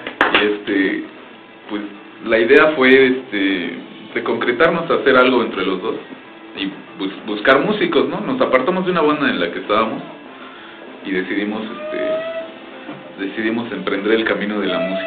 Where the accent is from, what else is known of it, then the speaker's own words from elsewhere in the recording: Chalco, State of Mexico, Mexico; Sí, yeah, así es, somos de Chalco.